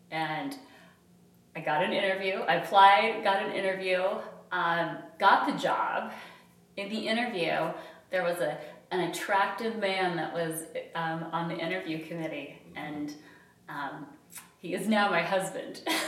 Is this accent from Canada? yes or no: no; Utah, United States; And that's where I have stayed. I grew up in Utah. I went to school in Utah, and I've stayed in Utah.